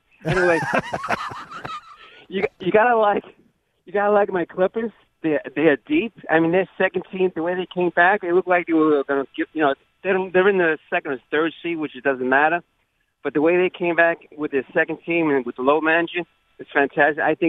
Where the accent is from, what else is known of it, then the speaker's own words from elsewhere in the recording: Staten Island, New York, United States; I'm from Staten Island.